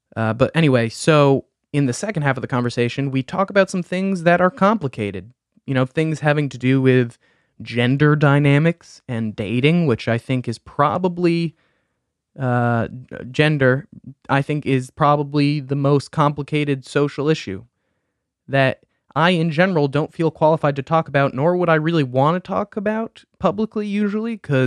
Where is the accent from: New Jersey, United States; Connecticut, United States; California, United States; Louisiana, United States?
New Jersey, United States; Pequannock; Vanessa is someone from my hometown of Pequannock. She was a year behind me in school